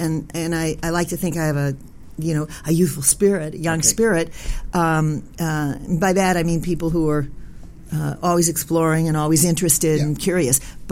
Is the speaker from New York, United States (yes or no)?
no; Chicago, Illinois, United States; now in Los Angeles, United States; I grew up in Chicago, and I started classes at Second City.